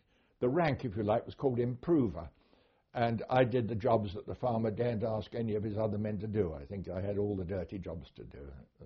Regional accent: East Horsley, South East England, United Kingdom; From the very early days, East Horsley was then largely a farming village, and I always played about on the farms, and I always wanted to farm.

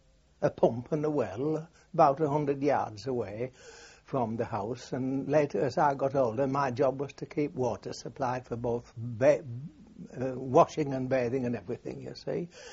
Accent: York, Yorkshire and the Humber, United Kingdom; born there; I was born in York on the 28th of December, 1897.

